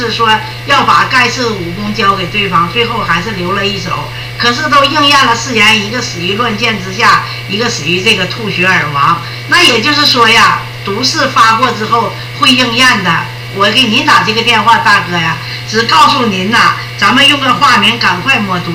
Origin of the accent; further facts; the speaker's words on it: Liaoning, China; 我是辽宁人，